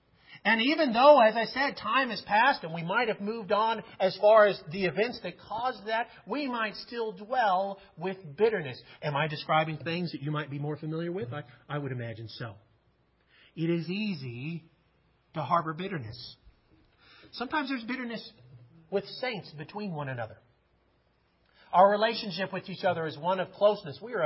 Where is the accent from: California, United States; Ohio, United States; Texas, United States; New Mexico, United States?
New Mexico, United States; Las Cruces; I told you earlier, I grew up on a pecan farm, and we grew up down in the Las Cruces, New Mexico area, right on the river.